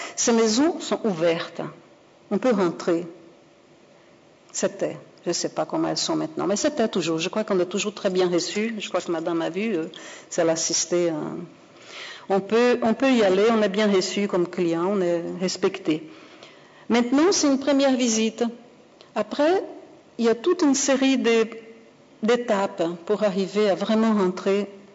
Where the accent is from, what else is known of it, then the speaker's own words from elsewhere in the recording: Brazil; moved away as an adult; je suis née au Brésil, j'ai vécu pendant 22 ans au Brésil, donc j'ai connu du dedans un peu les choses.